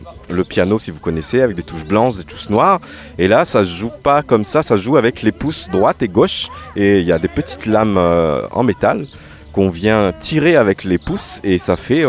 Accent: Réunion; moi je viens de l'île de la Réunion. L'île de la Réunion, c'est juste en dessous de Madagascar, si vous connaissez Madagascar.

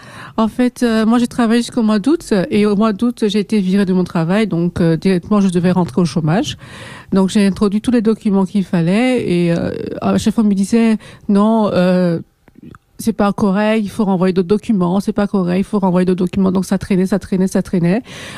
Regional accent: Molenbeek, Brussels-Capital Region, Belgium; moi, je suis de Molenbeek au Kölbeek.

